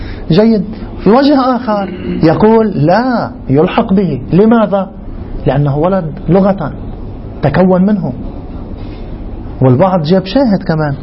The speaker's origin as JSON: {"language": "Arabic", "country": "Lebanon", "said": "مثل ما صار عندنا بلبنان"}